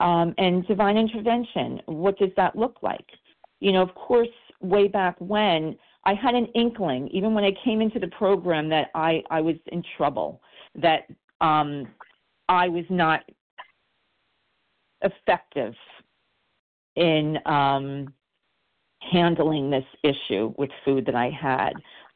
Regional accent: New York, United States; I'm from New York

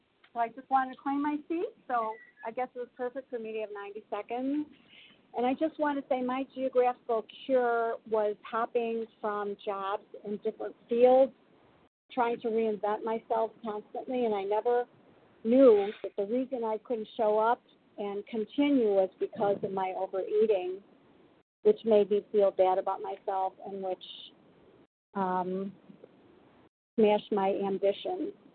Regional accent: Chicago, Illinois, United States; I'm from Chicago.

